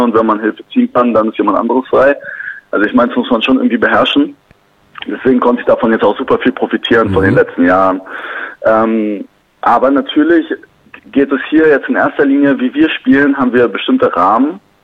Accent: Berlin, Germany; also born or lived in Cologne; Ich bin in Köln geboren, aber Ich bin, glaube ich, nur zwei nach Berlin gezogen, deswegen habe ich von Köln nicht mehr wirklich viel mitbekommen.

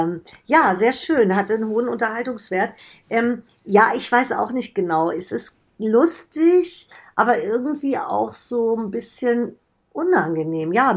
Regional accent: Giessen, Hesse, Germany; Ich bin ja aus Gießen, das ist quasi ums Eck.

